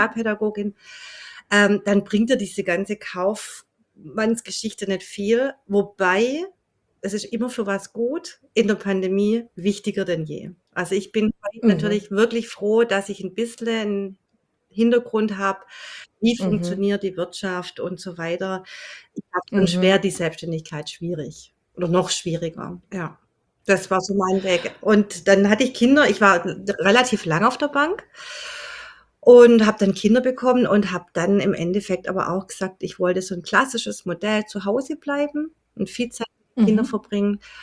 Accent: Welzheim, Baden-Württemberg, Germany

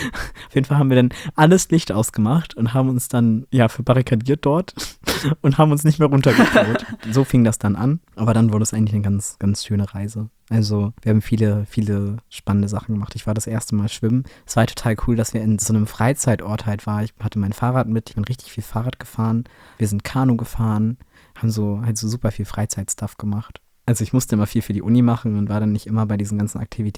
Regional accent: Berlin, Germany; ich komme halt aus Nordwest-Berlin.

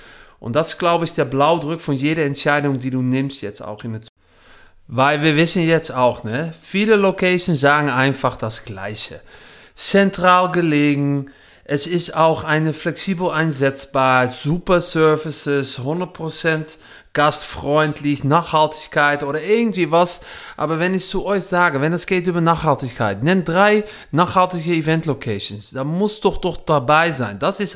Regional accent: Netherlands; German is a second language; now in Germany; man hört es auch ein bisschen. Ich komme aus Holland, aber rund seit jetzt, ich glaube so 9 Jahre jetzt schon wieder in Deutschland.

